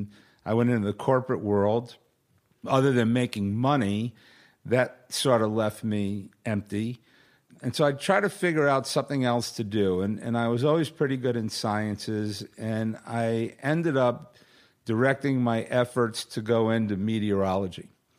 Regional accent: East Coast, United States; We all flew back to JFK because we're all from the East Coast to visit our families.

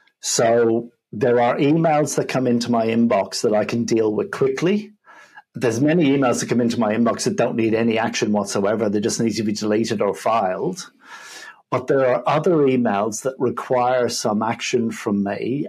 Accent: Dublin, Leinster, Ireland; So I was born in Ireland, in Dublin, and, you know, been raised Catholic Irish.

